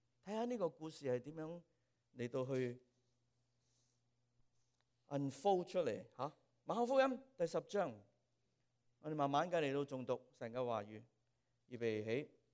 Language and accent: Chinese; Hong Kong; 用我们香港人讲的讲法就是说很硬耳。